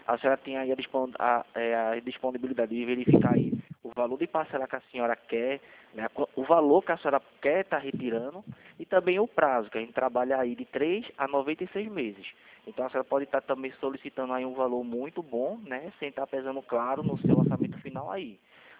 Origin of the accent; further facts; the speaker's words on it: Recife, Pernambuco, Brazil; Bem, veja bem, porque eu sou daqui de Recife, né?